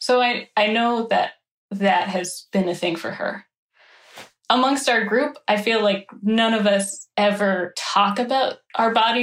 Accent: Midwest, United States; Yes, in the Midwest, this is how we argue.

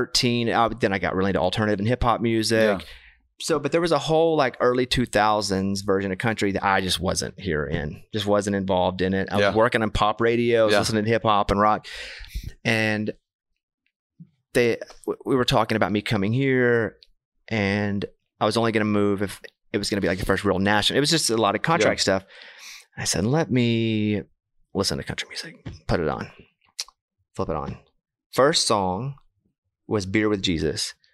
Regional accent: Arkansas, United States; I'm from Arkansas. Grew up with a bunch of cowboy boot people.

